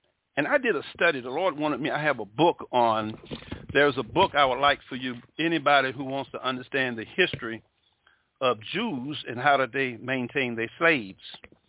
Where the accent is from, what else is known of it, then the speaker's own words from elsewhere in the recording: Mobile, Alabama, United States; I'm 61 years old. In 1983, in my hometown of Mobile, Alabama, that was the last hanging of a black man.